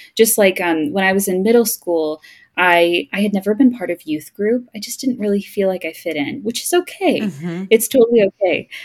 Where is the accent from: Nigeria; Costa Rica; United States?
United States; Crystal Lake, Illinois; also born or lived in Louisville; So I was born in Louisville. And at the time that I was five, we moved up to Crystal Lake, Chicago, which was lovely, yeah.